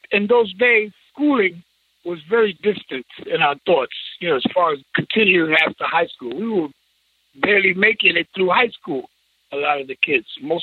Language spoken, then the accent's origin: English; New York, United States; So it was a part of our growing up in New York. So it wasn't just the Latin culture. It was the R&B culture. They were synonymous to us that were growing up in East Harlem.